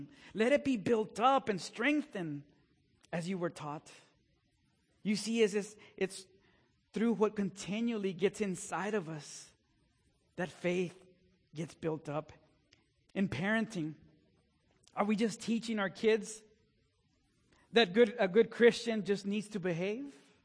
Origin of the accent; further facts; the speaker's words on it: Texas, United States; If you're from West Texas, you know what they are, right? I grew up out in West Texas. We don't have trees.